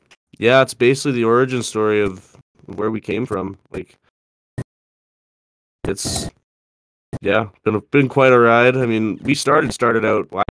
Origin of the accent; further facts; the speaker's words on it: Kenora, Ontario, Canada; We both grew up in Kenora.